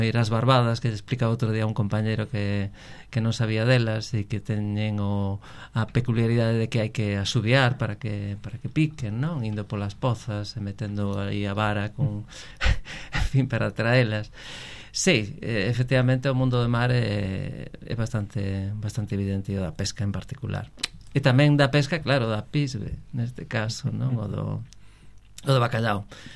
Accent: Galicia, Spain; o meu barrio natal e onde me criei en Canido

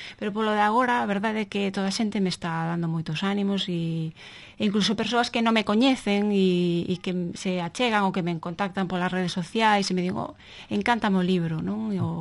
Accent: Galicia, Spain; son licenciada en filosofía portuguesa, por tanto, e son galega

